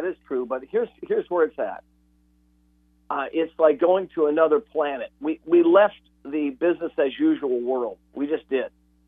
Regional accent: Burbank, California, United States; I'm a schmagoodle from Burbank.

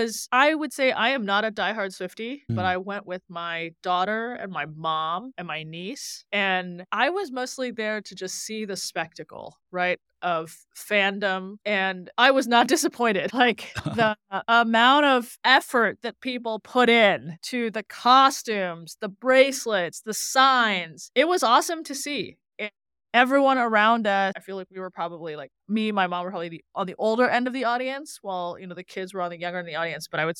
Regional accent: Singapore; growing up in Singapore in the 80s

